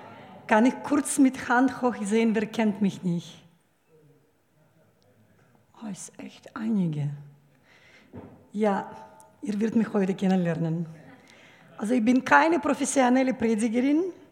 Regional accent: Belarus; first language Russian; German is a second language; now in Thessaloniki, Greece; Ich bin ursprünglich Weißrussin, meine Muttersprache ist Russisch.

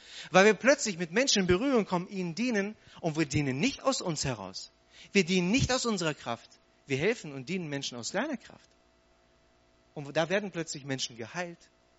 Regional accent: Hanover, Lower Saxony, Germany; Ich komme ja nicht aus Stuttgart. Ich habe ja keine Ahnung. Aber ich habe gemerkt, wupp, also hier sieht es nicht aus wie in Albershausen. Ja, ich meine, ich komme aus Hannover

